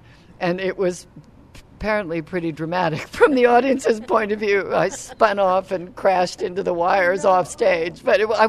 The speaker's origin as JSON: {"language": "English", "town": "Oakland", "region": "California", "country": "United States", "tie": "born or raised there", "lives_now": "New York, United States", "said": "I grew up in Oakland. I lived in Oakland from the sixth grade to my junior year at Stanford."}